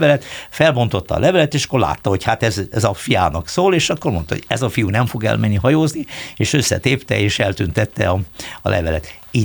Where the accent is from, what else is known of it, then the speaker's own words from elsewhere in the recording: Budapest, Hungary; én, mint budapesti tőzsgyökeres budai, egyértelműen egy kicsit nehezen viseltem a vidéki életet